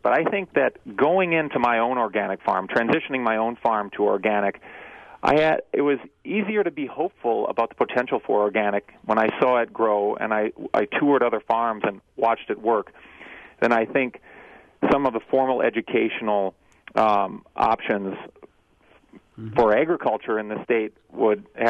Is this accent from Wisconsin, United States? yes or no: yes; Wausau, Wisconsin, United States; I am from the Wausau area, and my parents are.